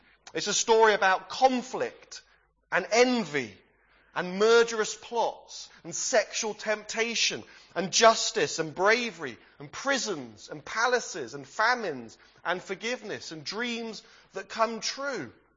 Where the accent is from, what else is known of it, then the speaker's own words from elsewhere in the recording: Bradford-on-Avon, South West England, United Kingdom; now in Sheffield, United Kingdom; I'm originally from the West Country, from a little town called Bradford-on-Avon. I've been serving the Lord in the church in Sheffield for the last 10 years